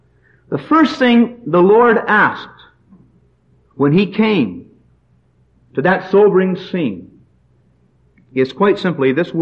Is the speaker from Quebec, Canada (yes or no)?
no; Vancouver, British Columbia, Canada; growing up in Vancouver years ago was a sense that God had something in mind for me.